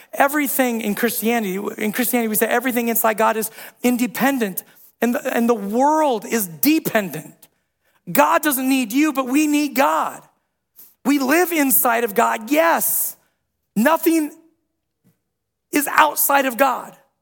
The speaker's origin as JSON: {"language": "English", "region": "Midwest", "country": "United States", "said": "I'm from the Midwest, right? I want to be like, hey, what's up? How's the weather?"}